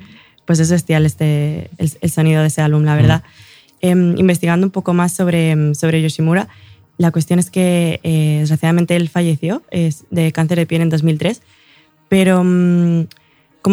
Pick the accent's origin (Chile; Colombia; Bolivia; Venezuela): Bolivia; yo soy boliviana